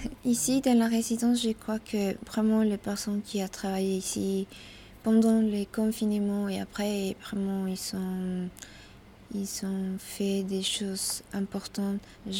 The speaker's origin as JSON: {"language": "French", "country": "Colombia", "second_language": "French", "said": "je viens de la Colombie."}